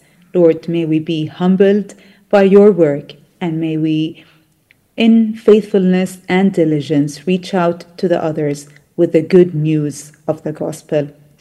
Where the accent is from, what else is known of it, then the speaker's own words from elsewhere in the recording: Bethlehem, West Bank, Palestine; people often ask me, what does it feel like growing up in Bethlehem? And to everyone I say that I think Bethlehem is the most beautiful place on earth.